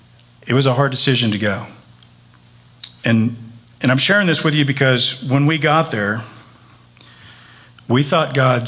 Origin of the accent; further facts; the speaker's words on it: Texas, United States; I'd been going back and forth to Dallas. I'm from Texas